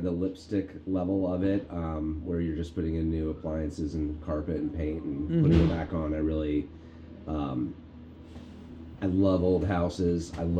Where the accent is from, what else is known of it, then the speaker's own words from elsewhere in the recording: Holland, Michigan, United States; moved away as an adult; now in Los Angeles, United States; Like you said … I am a Michigan native. I grew up in Holland. Went to school down south from here. I'm now between Los Angeles and Austin.